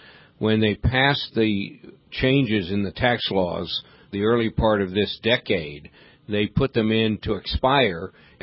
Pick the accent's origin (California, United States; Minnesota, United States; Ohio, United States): California, United States; San Francisco; I'm from San Francisco. In San Francisco, we have Harding Park, which is a municipal golf course.